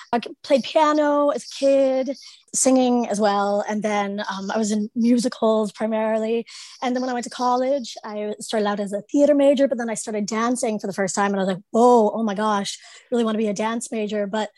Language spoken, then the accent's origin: English; Ohio, United States; Yeah, I'm from Southern Ohio. People always say, oh, you still have your accent.